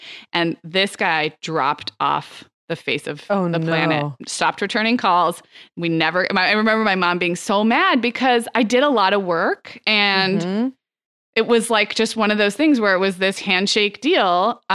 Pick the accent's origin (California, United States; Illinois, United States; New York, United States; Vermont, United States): California, United States; Santa Barbara; Growing up in Santa Barbara, there's a very famous, well-known at the time, at least, photography school